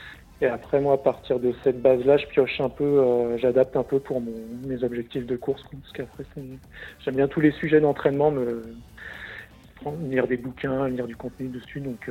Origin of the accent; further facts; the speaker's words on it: Bayonne, Nouvelle-Aquitaine, France; Je viens de Bayonne.